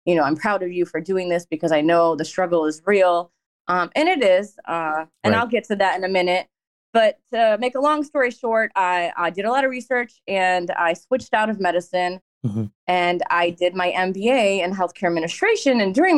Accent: Michigan, United States; also born or lived in England; So I'm 35 years old, Pakistani Muslim. I was born in England, but I came to the U.S. when I was just a little baby, like probably 6 months old. Lived in Michigan my whole life

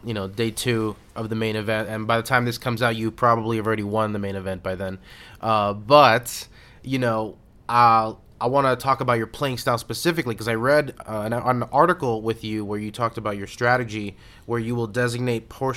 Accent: Miami, Florida, United States; But yeah, South Florida boy, grew up in a gambling family.

